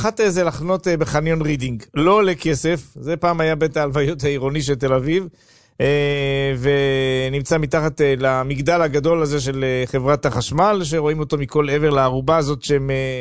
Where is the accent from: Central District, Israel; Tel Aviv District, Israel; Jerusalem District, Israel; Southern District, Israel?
Jerusalem District, Israel; Jerusalem; born there; גם אני נולדתי בירושלים.